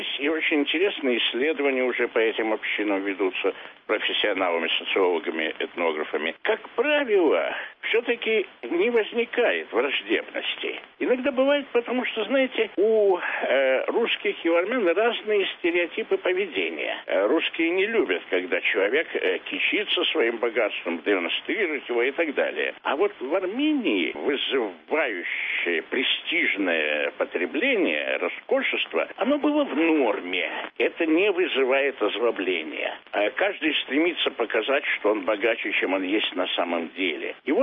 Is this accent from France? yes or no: no; Tbilisi, Georgia; moved away as an adult; now in Moscow, Russia; Я сам армянин, я приехал в 50-м году из Тбилиси в Москву, поступил в университет по конкурсу.